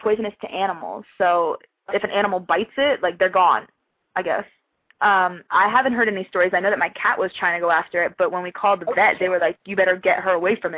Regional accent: Florida, United States; I mean, career-wise, there's nothing there for me, and I don't know, I just, this is my hometown, so I'm not trying to down the people in Florida

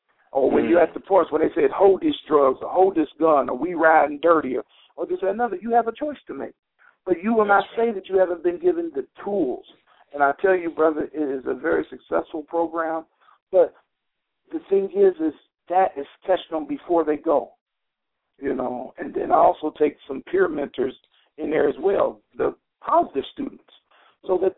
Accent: Chicago, Illinois, United States; growing up in Chicago, gangbanging in Chicago, dealing drugs in Chicago

